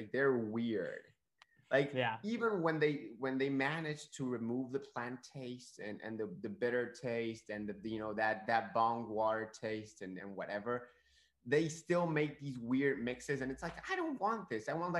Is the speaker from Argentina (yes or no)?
yes; Argentina; And I'm from Argentina. Like, I know wine.